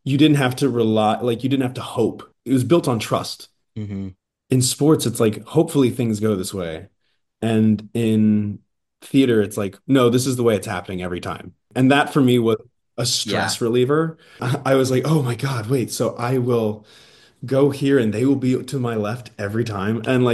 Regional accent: Frederick, Maryland, United States; I'm from Frederick. It's like an hour outside Baltimore.

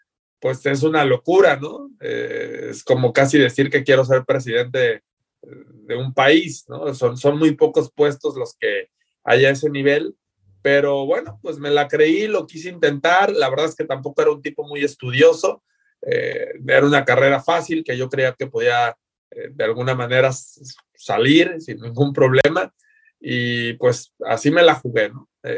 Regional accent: Guadalajara, Jalisco, Mexico; yo soy de Guadalajara

